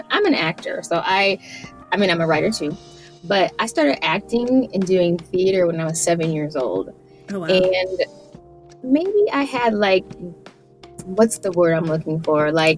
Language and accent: English; Iowa, United States; because I grew up in Iowa. I'm from Iowa.